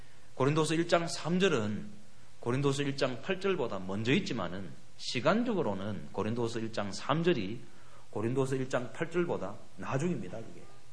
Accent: South Korea; 보니까 나 같은 한국 사람이에요

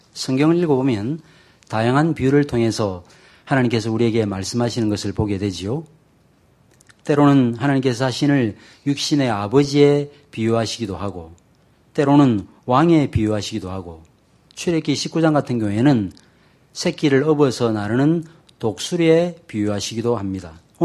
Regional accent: Masan, South Gyeongsang, South Korea; also born or lived in Busan / Seoul; 저는 어릴 때 아버님을 따라서 부산에서 살다가 서울에 살다가 다시 마산으로 내려가서 마산 외곽 지역에서 집을 아버님이 지으셔서 거기에 몇 년 동안 산 적이 있습니다.

